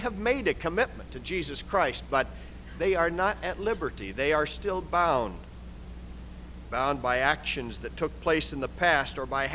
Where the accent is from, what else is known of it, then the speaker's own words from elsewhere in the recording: Midwest, United States; I've had the chance to preach in my hometown, small Midwestern town, small church.